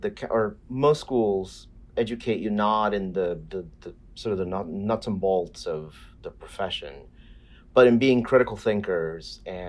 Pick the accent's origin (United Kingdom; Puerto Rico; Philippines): Puerto Rico; also born or lived in upstate New York; now in Brooklyn, United States; I was born and raised in Puerto Rico.